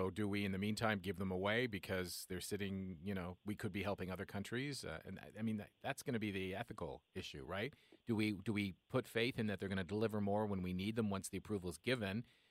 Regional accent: Canada; No, of course we're not going to brag. We're Canadian.

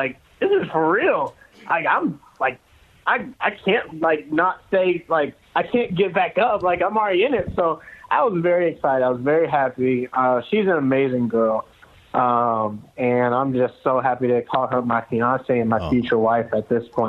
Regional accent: Georgia, United States; This hurt a lot simply because I'm from Georgia and I'm from outside of Atlanta

